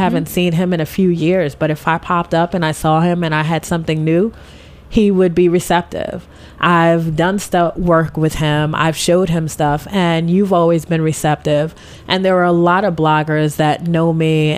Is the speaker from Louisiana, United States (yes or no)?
no; Bronx, New York, United States; I grew up in the Bronx.